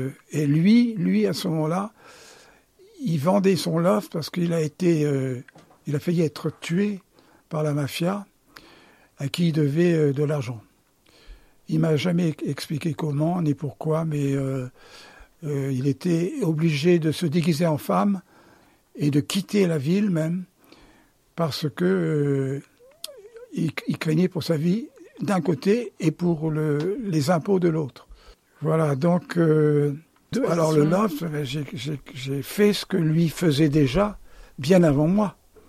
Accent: Auvergne-Rhône-Alpes, France; Écoutez, je suis auvergnat.

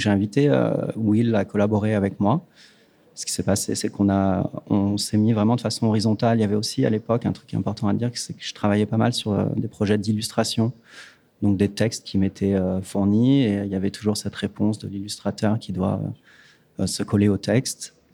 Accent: France; moved away as an adult; also born or lived in Lyon; now in Netherlands; je suis parti aux Pays-Bas, je suis français à l'origine, j'ai fait mes études à Lyon

